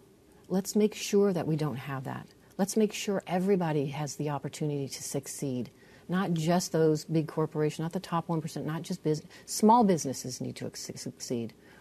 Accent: Nevada, United States; You know, born and raised in Nevada, born, lived all over, as you know, Nevada.

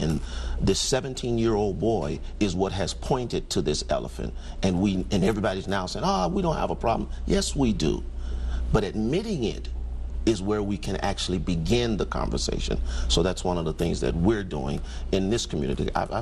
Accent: Chicago, Illinois, United States; now in Nevada, United States; I came here to Nevada from Chicago.

